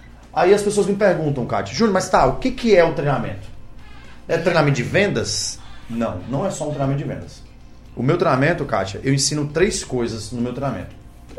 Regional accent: Eunápolis, Bahia, Brazil; moved away; Sou baiano, sou de Eunápolis, né? Apesar de ter muitos anos que eu fui embora de Eunápolis, mas a gente saiu de Eunápolis aí, foi pra Vitória

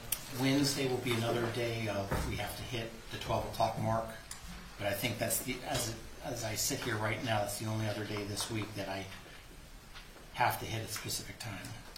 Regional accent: Ohio, United States; I am from Ohio, and I did a rather unique program

